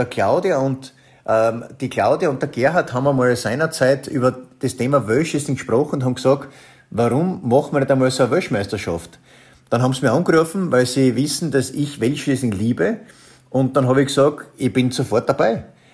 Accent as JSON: {"language": "German", "region": "Styria", "country": "Austria", "said": "Und ich bin sowieso Steirer. Und das heißt, wir sind Steirer und haben das zweimal in der Steiermark gemacht."}